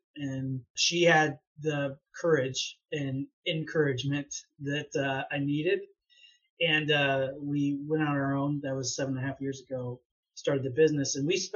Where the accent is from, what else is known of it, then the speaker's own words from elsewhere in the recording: Springfield, Illinois, United States; I grew up here in Springfield. I went away to college for a little bit, as people do, and moved back here in 2003.